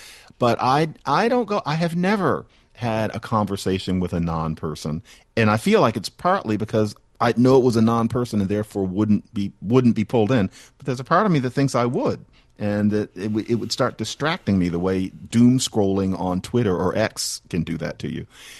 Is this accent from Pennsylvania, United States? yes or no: yes; Philadelphia, Pennsylvania, United States; I didn't hear many languages growing up in Mount Airy. I didn't hear Spanish or anything